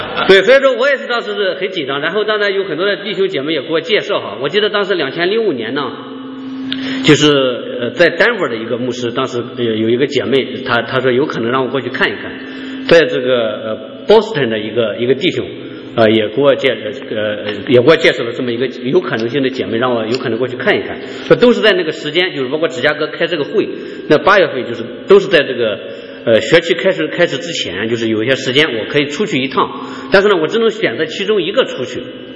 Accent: Shandong, China; 我在我老家呢，因为我们是农村哈，山东农村，我们那边结婚都很早

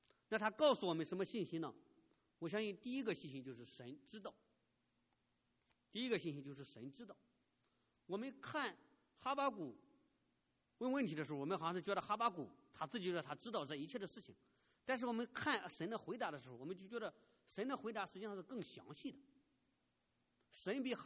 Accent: China; 我相信很多人可能不知道，我们中国人像在河南、山东那些地方，有很多人因为卖血而沾染了艾滋病

